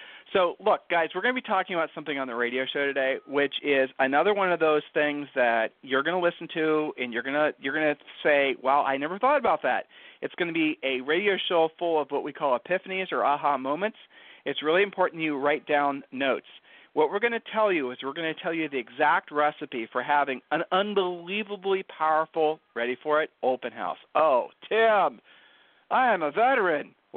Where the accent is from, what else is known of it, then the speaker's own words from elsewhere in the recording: Ohio, United States; Julie and I are not originally from Texas. We're originally from Ohio.